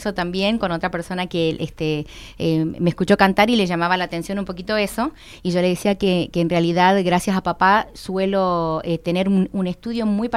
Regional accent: Las Talitas, Tucumán, Argentina; Yo soy de las Talitas.

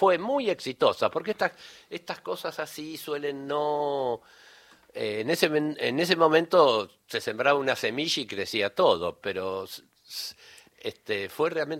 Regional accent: Las Peñas, Buenos Aires Province, Argentina; Yo soy del Gran Buenos Aires, Las Peñas.

